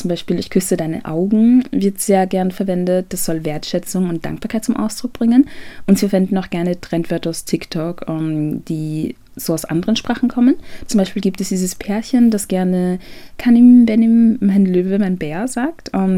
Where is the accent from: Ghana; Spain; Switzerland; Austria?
Ghana; ich bin ursprünglich aus Ghana